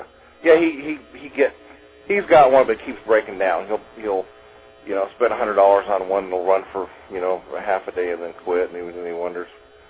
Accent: Louisiana, United States; also born or lived in Mississippi; I grew up in Louisiana, Mississippi, around poor blacks

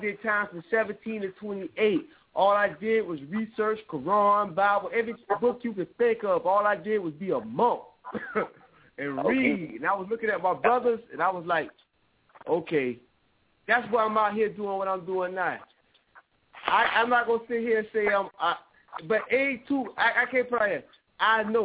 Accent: Georgia, United States; I'm a reader. There's a lot of avid readers in the South now. I'm from Georgia.

